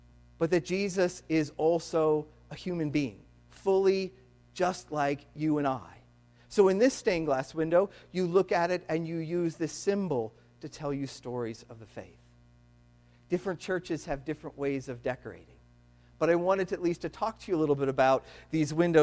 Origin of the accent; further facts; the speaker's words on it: Illinois, United States; I come from Illinois, so I can say that.